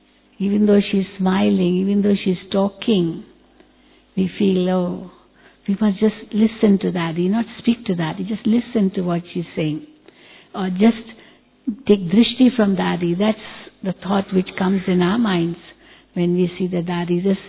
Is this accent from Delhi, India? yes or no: no; Mumbai, Maharashtra, India; English is a second language; and of course I am from Mumbai.